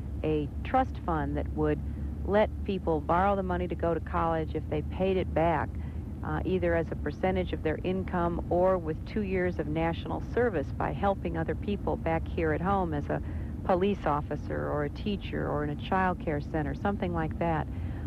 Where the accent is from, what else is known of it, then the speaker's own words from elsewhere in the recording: Illinois, United States; I was born and raised in Illinois, and I've just been all over the state.